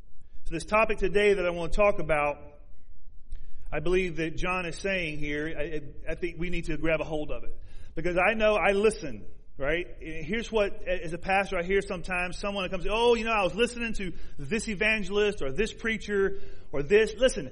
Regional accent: the South, United States; I grew up in the South. I promise you that is the way Southerners act.

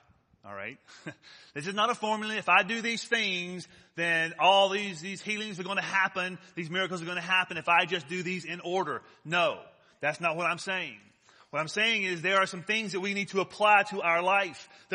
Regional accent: Deep South, United States; Now listen, I grew up in the Deep South, and I grew up in this faith movement that happened that swept across our country.

